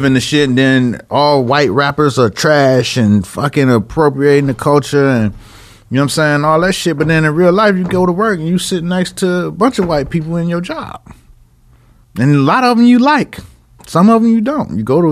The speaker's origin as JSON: {"language": "English", "town": "Miami", "region": "Florida", "country": "United States", "said": "Because I'm from Miami. And we had a strip, 15th Ave."}